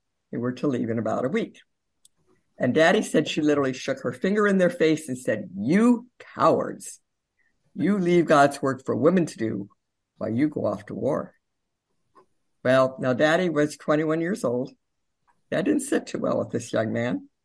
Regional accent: Amazon, Peru; I grew up in Peru, South America, on the Amazon River.

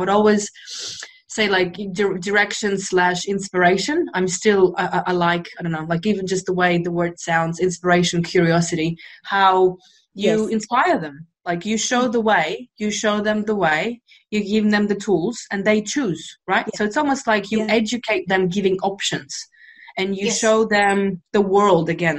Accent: Russia; I'm just sharing how it was growing up in Russia.

